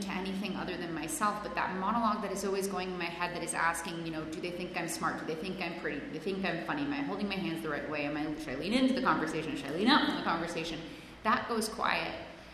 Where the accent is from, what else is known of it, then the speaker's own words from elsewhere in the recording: Los Angeles, California, United States; English is a second language; My parents are immigrants. I have a weird name. English is not my first language. I grew up in an affluent area of Los Angeles, and I was in the apartment that had eviction notices on the door.